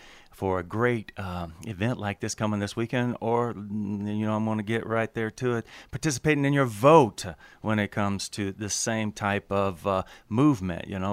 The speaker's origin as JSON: {"language": "English", "region": "Texas", "country": "United States", "moved": "as an adult", "said": "just like myself as a young man when I came out from Texas out here to the West Coast"}